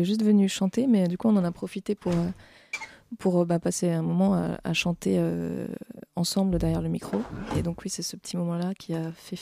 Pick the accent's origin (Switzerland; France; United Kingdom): France; Besançon, Bourgogne-Franche-Comté; il est bisontin comme moi. On vient tous les deux de Besançon. On était dans le même lycée.